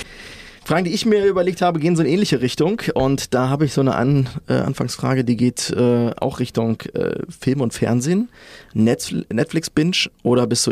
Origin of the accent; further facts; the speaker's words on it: Dortmund, North Rhine-Westphalia, Germany; Ich komme ja aus Dortmund.